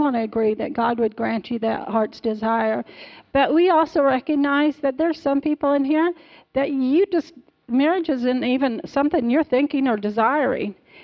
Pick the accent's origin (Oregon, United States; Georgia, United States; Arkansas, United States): Arkansas, United States; I know when I was growing up in Arkansas, if you weren't married by the time you were 19, you were a spinster.